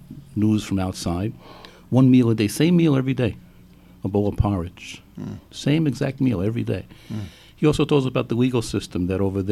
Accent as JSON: {"language": "English", "country": "Ireland", "said": "Now, I'm Irish."}